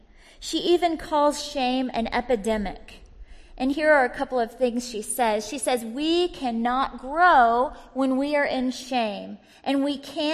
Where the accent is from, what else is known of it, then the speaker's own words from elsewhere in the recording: the South, United States; I grew up in the South and we just said, shame on you.